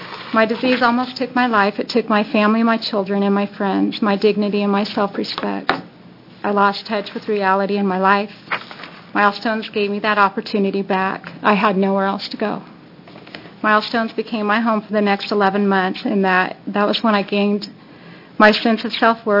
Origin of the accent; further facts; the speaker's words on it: Corvallis, Oregon, United States; I'm from Corvallis, Oregon.